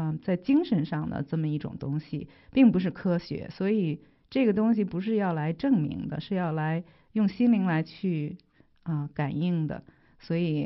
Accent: China; 我当时以前当然是在新中国长大的，所以我接受的教育都是无神论

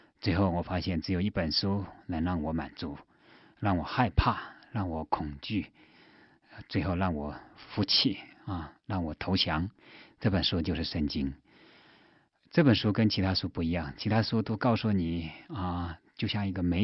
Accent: China; now in United States; 我是一个从中国大陆出来的一个知识分子，在我来到美国之前

